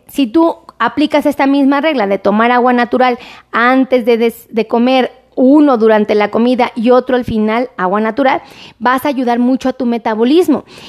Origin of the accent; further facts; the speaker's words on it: Mexico City, Mexico; yo soy de aquí de la Ciudad de México.